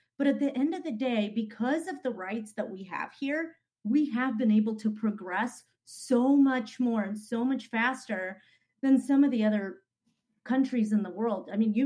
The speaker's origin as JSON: {"language": "English", "country": "Uzbekistan", "said": "So I say I'm from Russia because at one point Uzbekistan was part of USSR."}